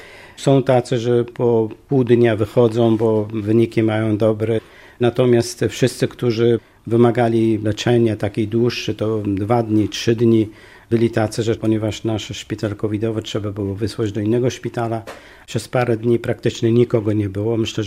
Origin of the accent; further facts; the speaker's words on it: Erbil, Kurdistan Region, Iraq; Polish is a second language; now in Poland; ja jestem Kurdem z Kurdystanu Irackiego, miasto Irbil, stolica Kurdystanu.